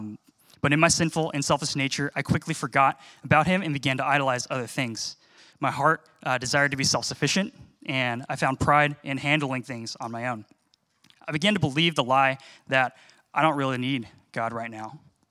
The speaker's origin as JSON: {"language": "English", "town": "Seattle", "region": "Washington", "country": "United States", "tie": "born or raised there", "said": "I was born and raised in Seattle, went to undergrad in Seattle, went to church in Seattle, and moved to the area about a year and a half ago"}